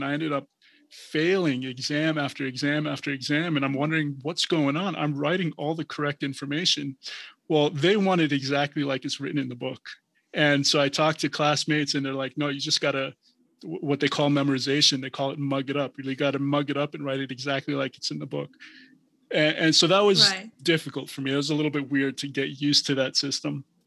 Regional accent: United States; I'm coming from the States where, number one, everything's multiple choice.

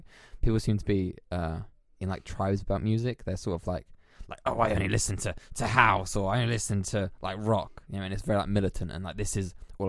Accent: London, United Kingdom; moved away; because I moved down here from London, right?

